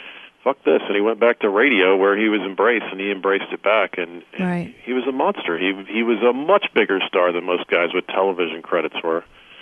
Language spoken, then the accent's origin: English; Atlanta, Georgia, United States; people forget we're both from Atlanta, and I was actually on the radio.